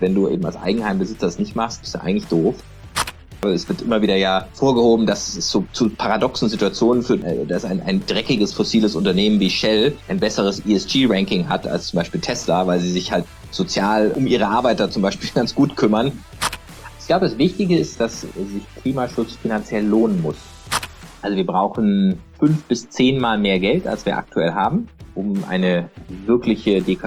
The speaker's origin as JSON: {"language": "German", "town": "Freiburg", "region": "Baden-Württemberg", "country": "Germany", "said": "Ich komme aus Freiburg"}